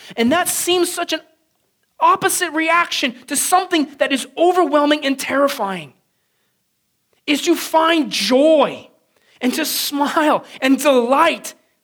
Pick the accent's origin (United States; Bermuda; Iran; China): United States; San Diego, California; I grew up in San Diego, and there we surf.